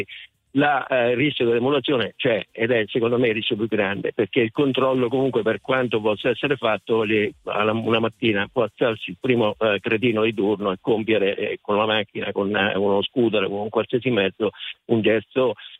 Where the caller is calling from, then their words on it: Fermo, Marche, Italy; Siamo da Fermo.